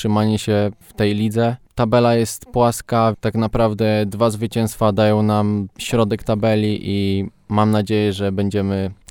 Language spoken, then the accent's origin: Polish; Podlaskie Voivodeship, Poland; To jest moje rodzinne miasto